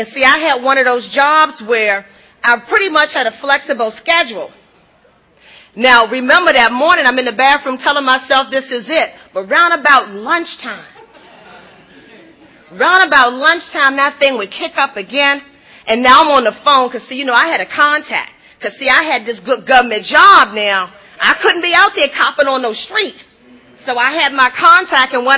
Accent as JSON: {"language": "English", "town": "Washington", "region": "District of Columbia", "country": "United States", "said": "Hi, group. … I am from the Washington, D.C. area."}